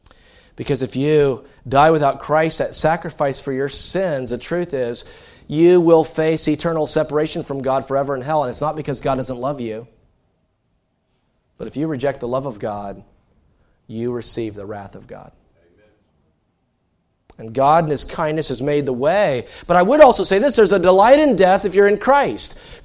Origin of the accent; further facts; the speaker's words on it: Greenville, United States; My mom is from Iowa. But I was born and raised in Greenville. Greenville's kind of a transplant town.